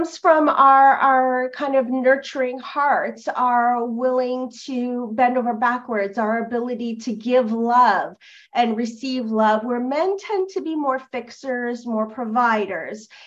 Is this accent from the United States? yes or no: no; Canada; so I'm from Canada. You're talking, I'm in Canada right now.